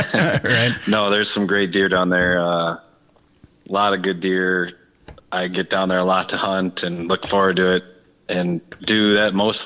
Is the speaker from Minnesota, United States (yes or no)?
yes; Plainview, Minnesota, United States; now in Minnetonka, United States; Yeah, I grew up originally in Plainview, near Rochester, close to the Mississippi River there, probably only 15 miles from the Mississippi River and not too far from Rochester.